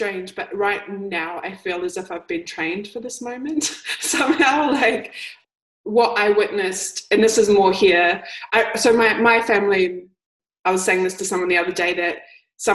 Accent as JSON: {"language": "English", "region": "Hawke's Bay", "country": "New Zealand", "said": "Ko take te mito ko wakatapu, ko momo kai toko maunga, ko nuhaka menga mohaka oku awa, ko Ngāti Kahungungu, Ngāti Rongomai Wahine, Ngāti Pahuera, e rangatane oku iwi."}